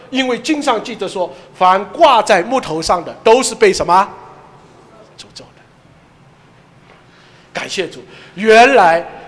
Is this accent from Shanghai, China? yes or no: yes; Shanghai, China; 所以我们上海人说，要转变靠动迁，知道吧？